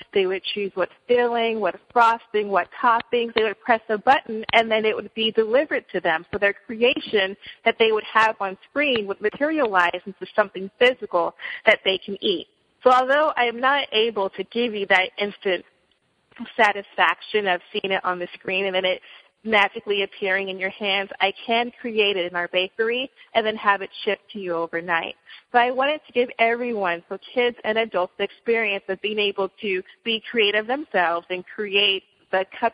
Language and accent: English; San Jose, California, United States; You know, I am a Silicon Valley native. So I grew up in the Bay Area in San Jose, and I've grown up around technology all my life.